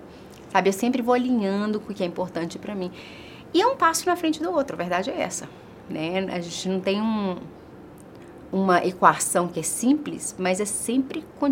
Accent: Brazil; foi uma combinação do que eu aprendi aqui, crescendo no Brasil, com a minha mãe, com a minha avó, e com a ciência

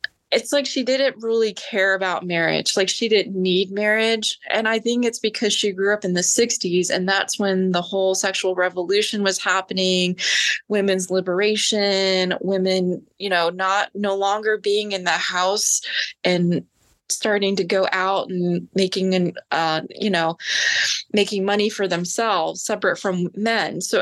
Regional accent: Maryland, United States; moved away as an adult; now in Georgia, United States; And yeah, I'm from Maryland. So I left Maryland, moved to Georgia at 32.

